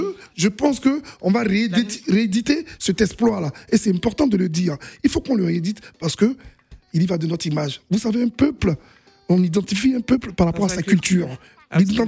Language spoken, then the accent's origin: French; Côte d’Ivoire; Vous savez, chez nous, en Côte d'Ivoire, on a un problème